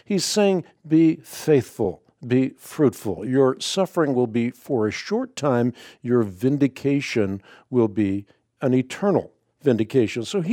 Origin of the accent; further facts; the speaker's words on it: Netherlands; English is a second language; moved away; that's where we immigrated when I immigrated from the Netherlands. And so it's a place that has great fondness for me and a lot of memories.